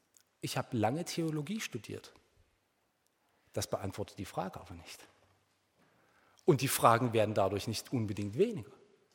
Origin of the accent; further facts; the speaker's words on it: Falkenstein, Saxony, Germany; born there; Wir kommen beide aus dem gleichen Bundesland, und das habt ihr vielleicht schon gehört, wir kommen beide aus Sachsen. Wir kommen sogar beide aus der gleichen Stadt. Wir sind beide in Falkenstein im Vogtland geboren worden.